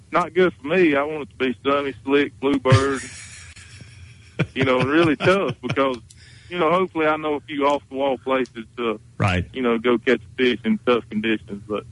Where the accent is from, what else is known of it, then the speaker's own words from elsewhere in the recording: Blacksburg, South Carolina, United States; I mean, you got to remember now, I am from Blacksburg, South Carolina, so I still got cloth seats and all that fancy stuff quite yet.